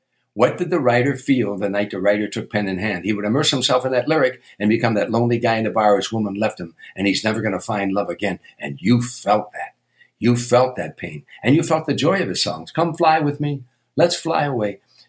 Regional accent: Harvey, Illinois, United States; I was a kid from Harvey, Illinois.

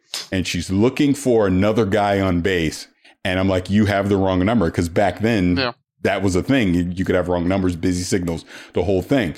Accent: St. Petersburg, Florida, United States; But I am from St. Petersburg, Florida. I'm basically a child of the 80s. I grew up during the 80s.

